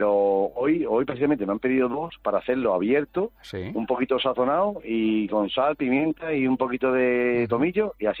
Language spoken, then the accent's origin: Spanish; Coín, Andalusia, Spain; Nosotros somos de Coín, venimos de Coín, todos los días de Coín